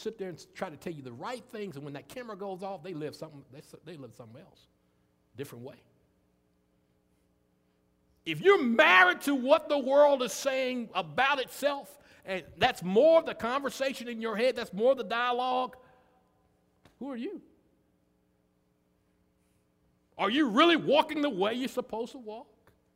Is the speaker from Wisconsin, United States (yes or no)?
no; Hattiesburg, Mississippi, United States; We're from Hattiesburg, Mississippi.